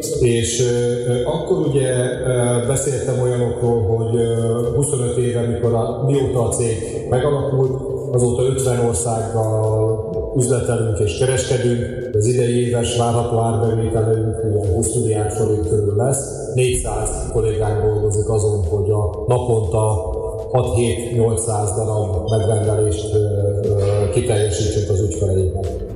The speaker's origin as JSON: {"language": "Hungarian", "town": "Kalocsa", "region": "Bács-Kiskun", "country": "Hungary", "said": "mivel mi innen származunk az egész család, azért úgy gondoltuk, hogy nem is lehet ez másképp, hogy Kalocsa felé jönjünk."}